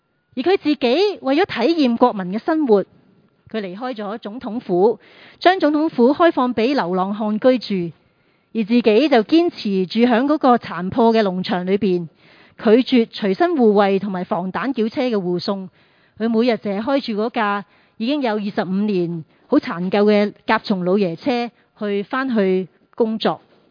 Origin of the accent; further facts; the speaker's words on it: Hong Kong; 今日我哋作为香港人，